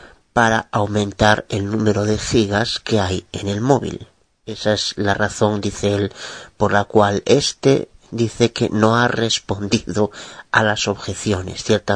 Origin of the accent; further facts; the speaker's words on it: Galicia, Spain; de Galicia, España.